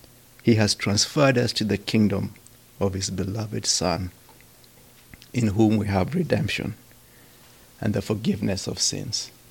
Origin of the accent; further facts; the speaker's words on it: Kenya; And so I come from the East, and that's on the other side, we're facing India and China.